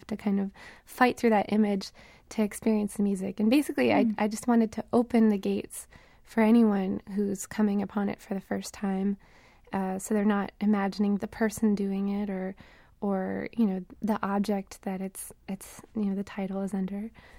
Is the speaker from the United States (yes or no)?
yes; New England, United States; White Hinterland refers to a low-lying coastal region, like where I grew up in New England.